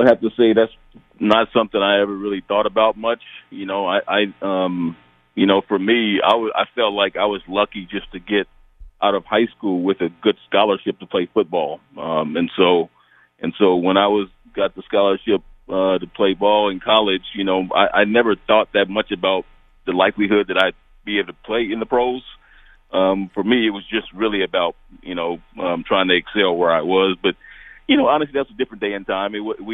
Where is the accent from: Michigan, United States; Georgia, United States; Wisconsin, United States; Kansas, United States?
Kansas, United States; Like you said, I grew up in Kansas, and they were always beating up on the Chiefs